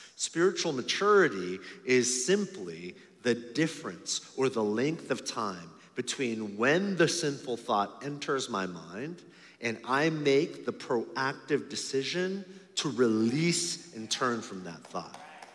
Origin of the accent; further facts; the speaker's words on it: California, United States; And I'm from California. There's lots of cutting off that happens in my state.